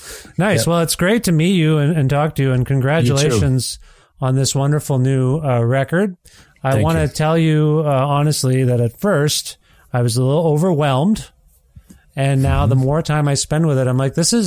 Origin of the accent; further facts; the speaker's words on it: Ontario, Canada; now in Edmonton, Canada; I'm from Ontario originally, and now I live in Edmonton, Alberta.